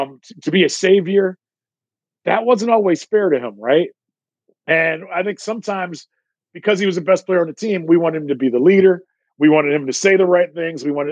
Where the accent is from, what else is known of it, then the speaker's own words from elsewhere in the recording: Richfield, Ohio, United States; when I was growing up near Richfield, where we would see Mark Price and Craig Elo and John Hot Rod Williams